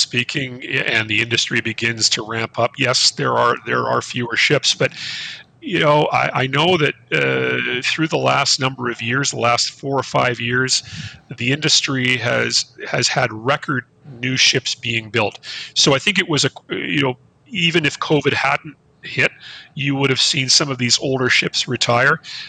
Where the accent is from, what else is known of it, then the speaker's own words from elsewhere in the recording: Vancouver, British Columbia, Canada; I'm from Vancouver.